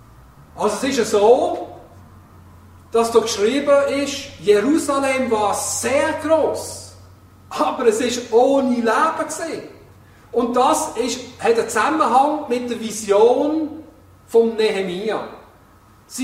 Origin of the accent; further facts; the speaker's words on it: Pratteln, Basel-Landschaft, Switzerland; wo ich herkomme, das Bratteln, das war auch ein Dörfchen, oder? Aber das ist explodiert durch die industrielle Entwicklung und heute ist das ein Dorf, aber eigentlich eine Stadt mit 17'000 Einwohnern und es ist alles zersiedelt.